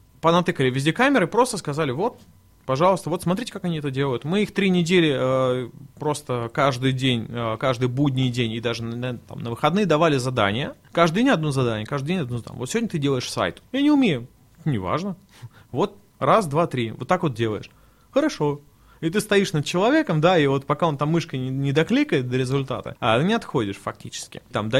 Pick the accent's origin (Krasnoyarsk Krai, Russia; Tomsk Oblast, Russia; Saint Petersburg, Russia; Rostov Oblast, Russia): Tomsk Oblast, Russia; Tomsk; now in Moscow, Russia; Все, естественно, я вот из Томска, да. Когда я в Томске жил, мы все смотрели, а как в Москве?